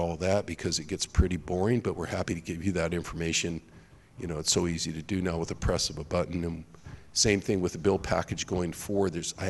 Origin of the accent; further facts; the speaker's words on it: San Diego, California, United States; I know I'm from San Diego, but I want to introduce a bill to extend this across the state